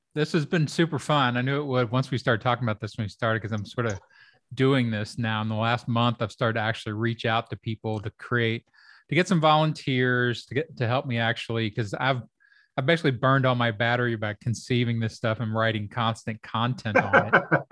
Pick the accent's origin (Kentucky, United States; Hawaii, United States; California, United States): Kentucky, United States; And all the people that I grew up with in Kentucky, they are not in that tribe.